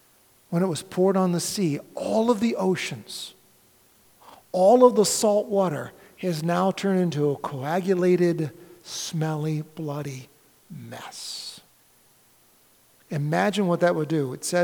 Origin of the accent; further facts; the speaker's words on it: Rochester, New York, United States; I was born and raised up in Rochester, right on Lake Ontario.